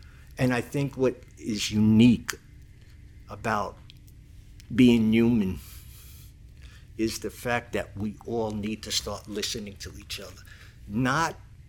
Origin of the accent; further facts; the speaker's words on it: Queens, New York, United States; also born or lived in Brooklyn; I grew up in New York City, born in Brooklyn, raised in Queens. I'm the oldest of four children.